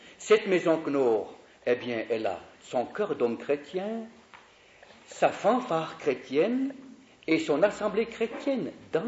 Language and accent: French; Bern, Switzerland; Une fois que je rentrais d'une ville de Suisse qui s'appelle Lausanne, chez moi à Berne